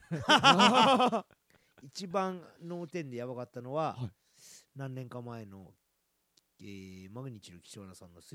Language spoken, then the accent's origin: Japanese; Mexico; そう、僕メキシコで育ったというか、メキシコのプロレスは絶対こうロープは握ってるんですよね